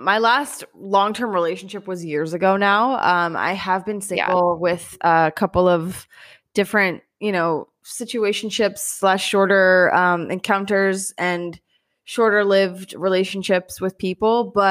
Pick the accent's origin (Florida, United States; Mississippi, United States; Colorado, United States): Colorado, United States; Denver; also born or lived in Omaha; now in Israel; I grew up in Denver, Colorado. I was born in Omaha, Nebraska, so I'm from the Midwest. I've been in Israel since the end of 2012.